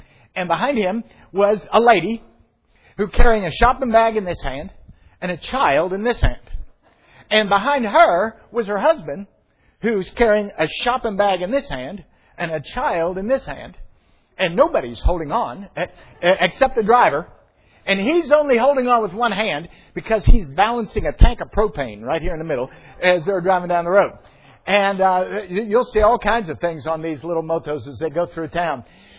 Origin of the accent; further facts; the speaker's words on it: Pittsburgh, Pennsylvania, United States; I grew up in Pittsburgh, Pennsylvania.